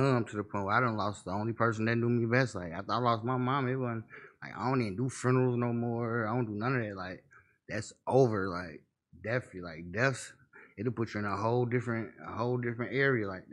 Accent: Chicago, Illinois, United States; I grew up in Chicago.

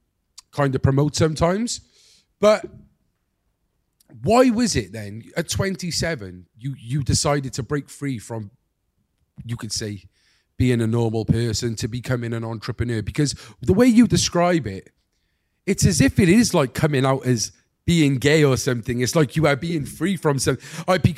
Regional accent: Wales, United Kingdom; say that we do get good pickings because some of the Welsh legends that we have had is being because we're Welsh, you know?

